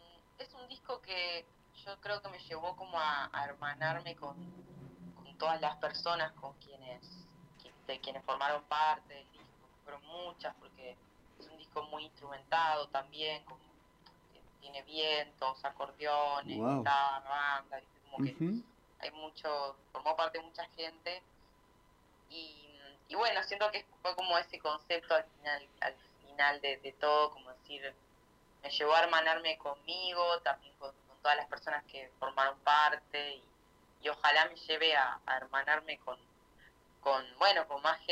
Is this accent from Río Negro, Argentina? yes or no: no; Rosario, Santa Fe, Argentina; now in Buenos Aires, Argentina; Y para acá soy rosarina, pero vivo en Buenos Aires.